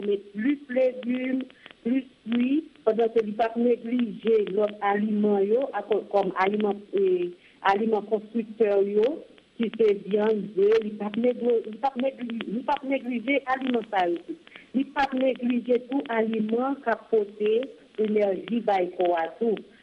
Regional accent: Haiti; Et pour nous-mêmes, Haïtiens, nous venons ça de la Cognala, pour encourager l'économie locale, nous sommes vraiment obligés de manger naturel. Dès que nous sommes en Haïti

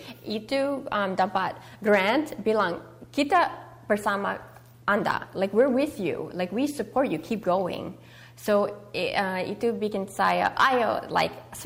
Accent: Indonesia; Waktu saya anak kecil, dia like ketawa dengan saya orang Cina, tapi saya tidak orang Cina, saya orang Indonesia.

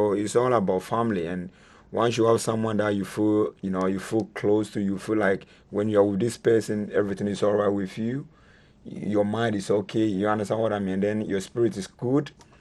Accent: Accra, Greater Accra, Ghana; born or raised there

